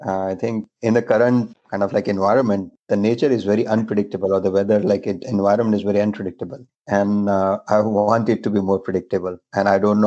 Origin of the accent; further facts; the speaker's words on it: Pune, Maharashtra, India; So I'm from Pune